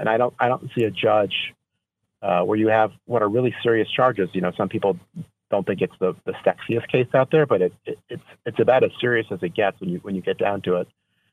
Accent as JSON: {"language": "English", "country": "United States", "said": "as an American speaking to a Canadian"}